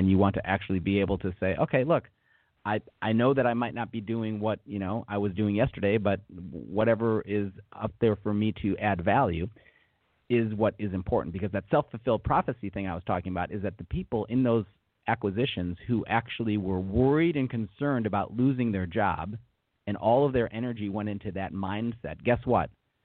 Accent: Minneapolis, Minnesota, United States; did performances and musicals around the Minneapolis, Minnesota area. So I'm actually from the States

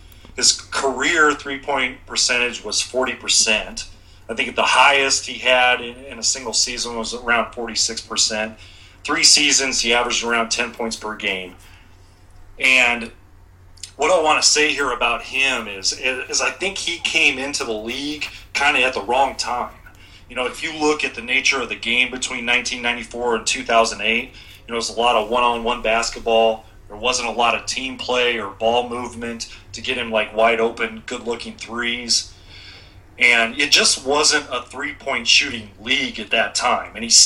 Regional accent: Nebraska, United States; I'm from Nebraska. You know, I grew up, and the Nebraska basketball team wasn't very good most of the time that I grew up.

